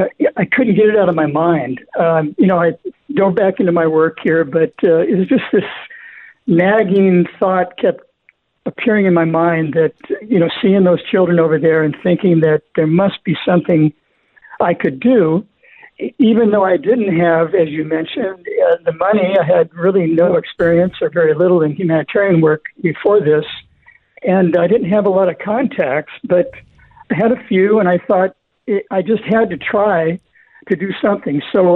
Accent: California, United States; I grew up in Southern California

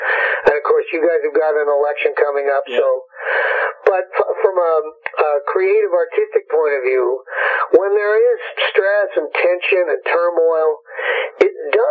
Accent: Canada; as a Canadian, I grew up and America was this thing that it was always the land of hope and the land of opportunity

